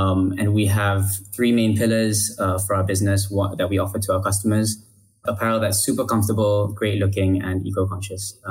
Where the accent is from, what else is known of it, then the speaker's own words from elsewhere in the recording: Malaysia; also born or lived in United Kingdom; I'm born and bred in Malaysia. Actually started engineering in the UK.